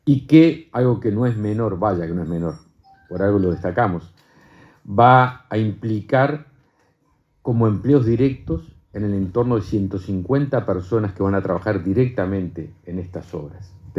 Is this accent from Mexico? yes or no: no; Uruguay